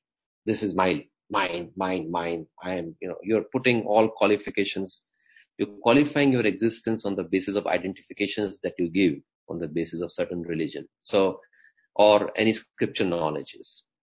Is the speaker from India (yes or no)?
yes; India; I'm from India.